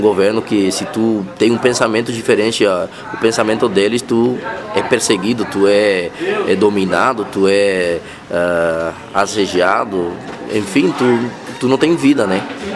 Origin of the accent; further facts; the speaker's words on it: Cuba; Portuguese is a second language; now in Brazil; Hoje eu posso falar que eu sou cubano livre, né?